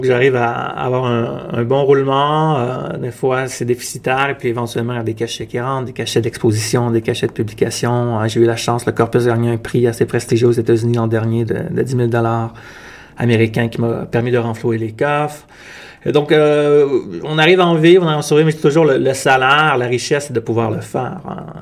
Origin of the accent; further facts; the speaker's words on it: Quebec, Canada; en tant que Québécois, en tant que personne qui a beaucoup de contacts avec les différentes communautés culturelles ici, ailleurs.